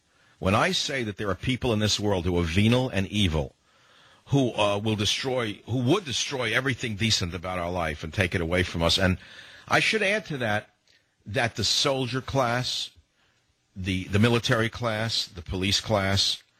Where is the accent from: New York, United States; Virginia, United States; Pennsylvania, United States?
New York, United States; now in West Coast, United States; and I'm not from the South. I'm originally from New York. I've lived on the West Coast since 1974.